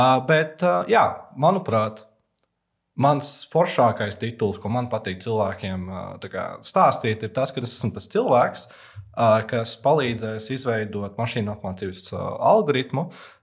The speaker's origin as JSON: {"language": "Latvian", "region": "Liepāja", "country": "Latvia", "said": "tā kā es nāku no Liepājas"}